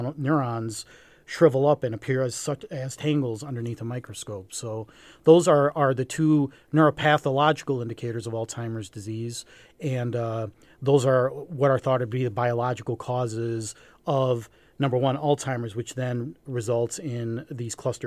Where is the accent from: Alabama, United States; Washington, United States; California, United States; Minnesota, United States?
Minnesota, United States; You know, I'm from Minnesota originally.